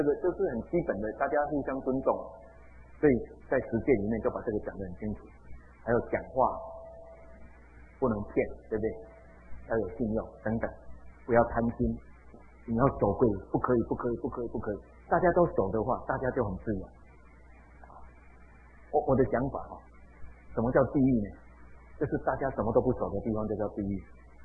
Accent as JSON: {"language": "Chinese", "country": "Taiwan", "said": "我们台湾人很奇怪"}